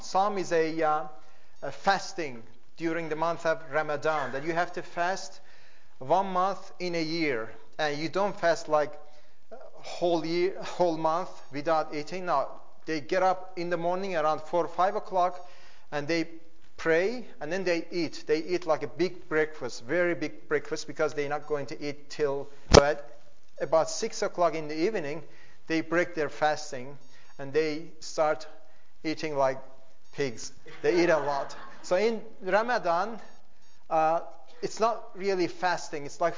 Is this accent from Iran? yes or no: yes; Iran; I was born and raised in Iran, Islamic country